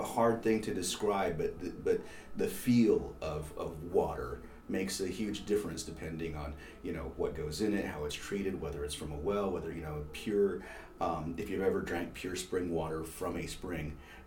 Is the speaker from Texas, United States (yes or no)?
yes; San Antonio, Texas, United States; I grew up in San Antonio, and I remember, as far as environment goes, the first time I remember noticing that there was something different about this was the first time I took a shower when I got here.